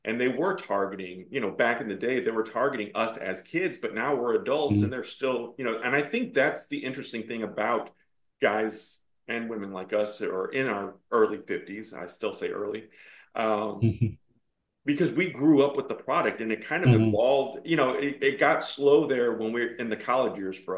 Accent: Midwest, United States; You know, growing up in the Midwest, we had access to Central States and Mid-South and World Class.

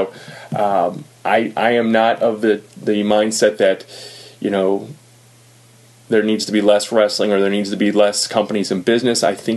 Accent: St. Louis, Missouri, United States; Battleground going to be held in my hometown of St. Louis, Missouri

